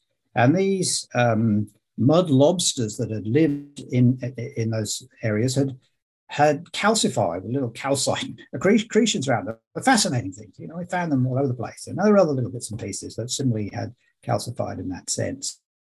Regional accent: England, United Kingdom; I come from England

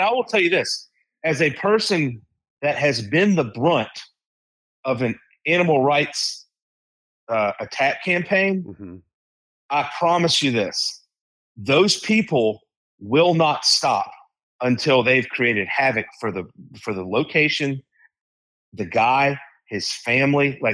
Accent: Georgia, United States; now in Florida, United States; You know, I live in Florida. I'm from Georgia, you know, and like Georgia and Florida have more in common with someone in the state of Wyoming than like people from Connecticut and New York.

